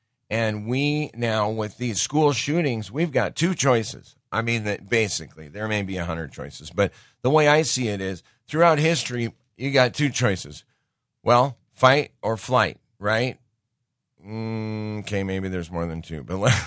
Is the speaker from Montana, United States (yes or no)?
yes; Montana, United States; I grew up in Montana, and from the time I was a little kid, I got to shoot a gun.